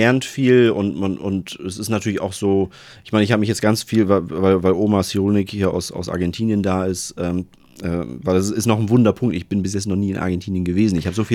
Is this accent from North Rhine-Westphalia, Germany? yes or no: no; Bremerhaven, Bremen, Germany; Naja, also ich bin in Bremerhaven aufgewachsen